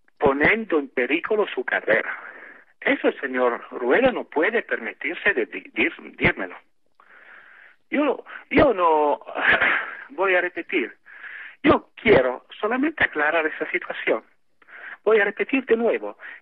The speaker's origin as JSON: {"language": "Spanish", "country": "Italy", "second_language": "Spanish", "said": "Yo soy italiano, yo no pretendo nada, yo no pretendo nada de nadie."}